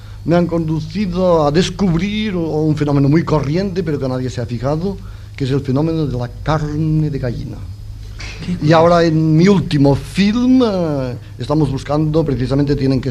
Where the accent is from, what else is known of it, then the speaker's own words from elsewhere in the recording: Catalonia, Spain; porque yo soy catalán y por lo tanto paranoico